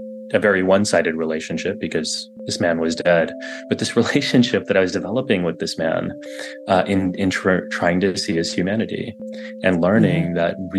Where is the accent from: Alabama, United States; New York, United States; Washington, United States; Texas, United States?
Texas, United States; And maybe it's because I grew up in Texas and there's a lot of that kind of judgment.